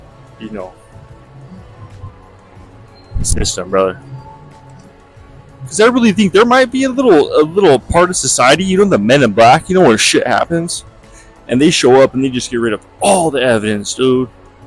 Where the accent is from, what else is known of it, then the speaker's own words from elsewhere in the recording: Colorado, United States; I'm from Colorado. There's national parks all over.